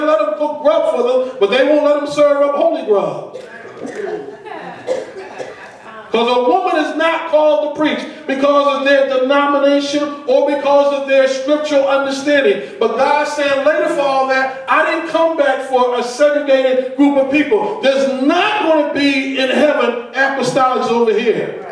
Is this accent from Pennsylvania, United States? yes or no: yes; Philadelphia, Pennsylvania, United States; I remember growing up in North Philadelphia and before coming out this way, in the late 70s, early 80s, West Philadelphia began to go through a transformation.